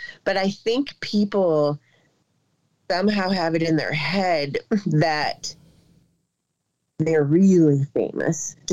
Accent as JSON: {"language": "English", "region": "Ohio", "country": "United States", "said": "I'm just a normal person. I'm a teacher from Ohio."}